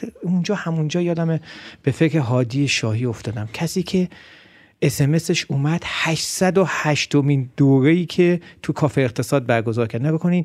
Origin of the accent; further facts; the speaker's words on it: Iran; ما ایرانی هستیم، با هر اعتقادی ما ایرانی هستیم